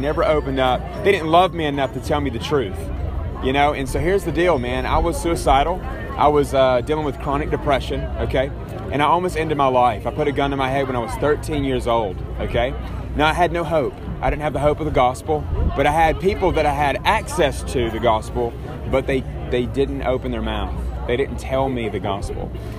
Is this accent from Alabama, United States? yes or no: yes; Mobile, Alabama, United States; I grew up in Mobile.